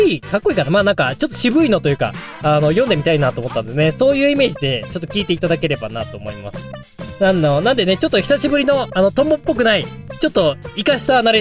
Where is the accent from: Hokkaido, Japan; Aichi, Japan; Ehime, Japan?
Hokkaido, Japan; 私の地元北海道。